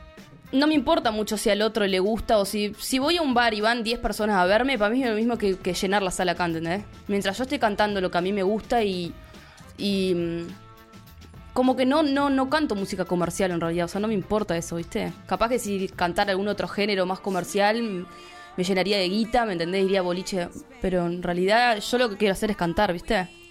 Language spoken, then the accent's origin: Spanish; Paysandú, Uruguay; yo soy de Paysandú. Estábamos allá en Paysandú, escuchando un DVD en vivo